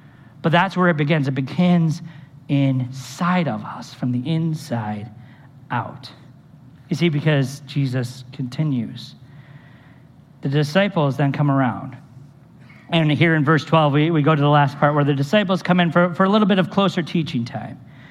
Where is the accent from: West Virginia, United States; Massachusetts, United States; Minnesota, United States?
Minnesota, United States; And yes, certainly we want to run for it, especially growing up in Minnesota.